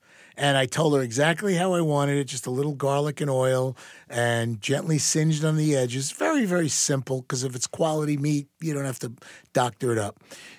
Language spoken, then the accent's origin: English; New York, United States; Well, you know, being a very proud New Yorker, a lot of us think that New York is the greatest city in the world